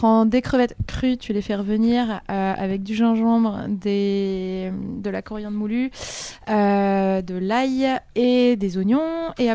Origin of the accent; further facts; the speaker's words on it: Madagascar; j'ai du mal à me positionner par rapport à la revendication de mes origines dans le sens où est-ce que je suis malgache, est-ce que je ne suis pas malgache. J'ai pas la nationalité malgache, j'ai que la nationalité française.